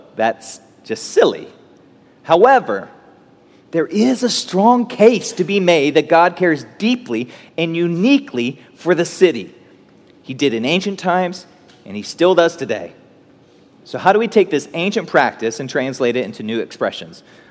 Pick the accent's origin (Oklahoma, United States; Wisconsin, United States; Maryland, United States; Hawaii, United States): Oklahoma, United States; Did you know we used to be our own country? Right? Yeah. Yeah. I'm from Oklahoma.